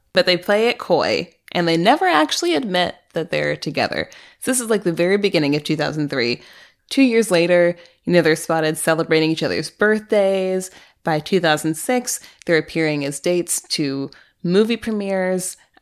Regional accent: St. Louis, Missouri, United States; is a rapper from my hometown of St. Louis

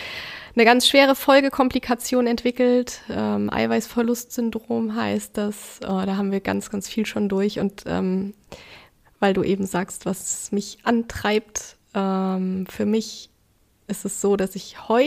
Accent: Rhön, Germany; Ich bin ganz, ganz nah an der Rhön aufgewachsen und bin dann noch ein Stückchen näher an die Rhön rangezogen und bin so richtig darin gelandet durchs Traillaufen.

